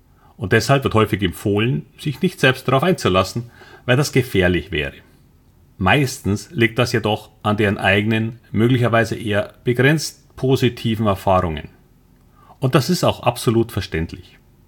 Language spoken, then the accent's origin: German; Munich, Bavaria, Germany; now in Hamburg, Germany; Wie man wahrscheinlich unschwer hört, bin ich ursprünglich ein Münchner. Aber ich lebe jetzt seit über 10 Jahren in Hamburg.